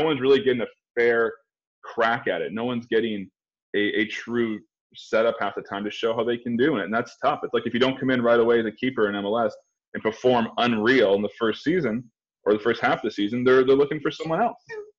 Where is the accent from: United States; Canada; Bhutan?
Canada; I'm a Canadian